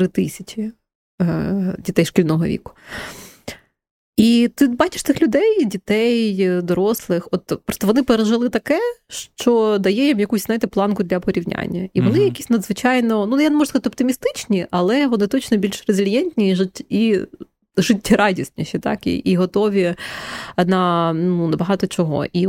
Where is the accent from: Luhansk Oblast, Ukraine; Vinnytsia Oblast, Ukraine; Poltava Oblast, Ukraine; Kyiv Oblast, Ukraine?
Vinnytsia Oblast, Ukraine; я сама з Вінниччини, мої батьки живуть в Вінницькій області